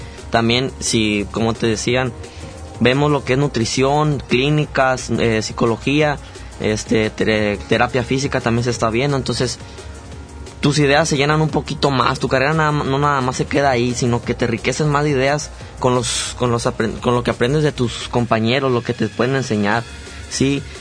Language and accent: Spanish; Sinaloa, Mexico; now in Nayarit, Mexico; Originalmente vengo de Sinaloa, pero actualmente estudio en la Universidad Autónoma de Nayarit en Cultura Física y Deportes.